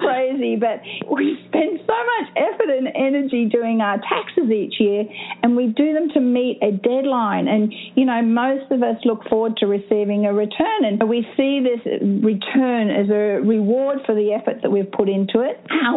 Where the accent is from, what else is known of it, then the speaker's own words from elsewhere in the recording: Australia; you know, I am Australian, as you mentioned, so if I start talking too fast, please tell me to slow down.